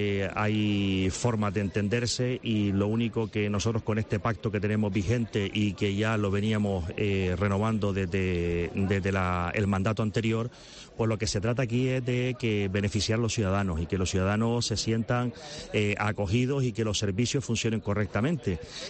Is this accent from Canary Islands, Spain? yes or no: yes; Teror, Canary Islands, Spain; Hombre, nacido y criado en Teror, como bien dices